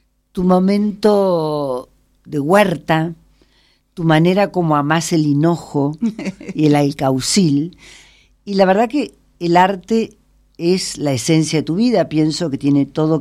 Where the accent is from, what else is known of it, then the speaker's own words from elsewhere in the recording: Córdoba, Argentina; now in Mexico; un artista cordobés, compatriota mío, yo soy cordobesa